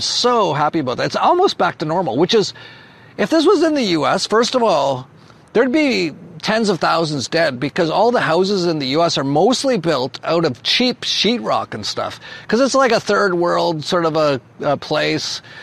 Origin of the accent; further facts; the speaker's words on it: Edmonton, Alberta, Canada; I'm also from Edmonton, Canada